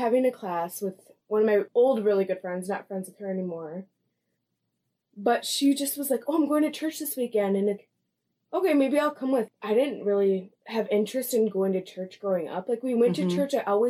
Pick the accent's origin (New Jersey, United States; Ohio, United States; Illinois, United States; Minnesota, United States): Minnesota, United States; Buffalo; until I got married, and now I'm married to … I'm from Buffalo, Minnesota.